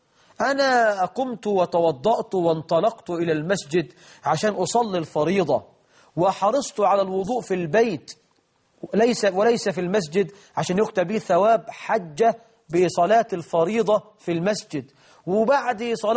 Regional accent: Egypt

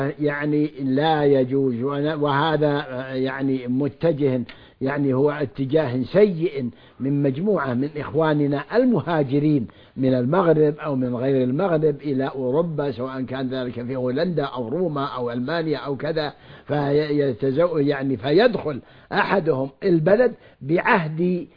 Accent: Saudi Arabia; في بلادنا المملكة العربية السعودية

